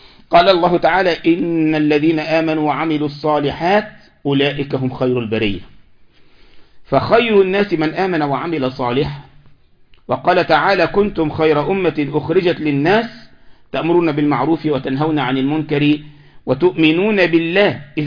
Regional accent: Egypt; احنا عندنا في مصر يقولك إيه؟

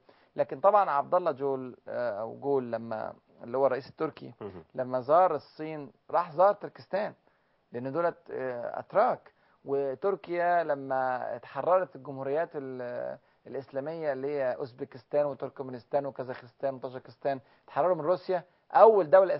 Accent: Egypt

